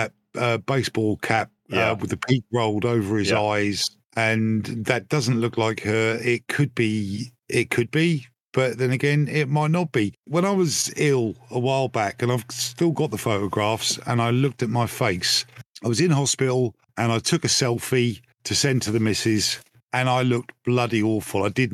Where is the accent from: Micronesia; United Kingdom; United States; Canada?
United Kingdom; I love being British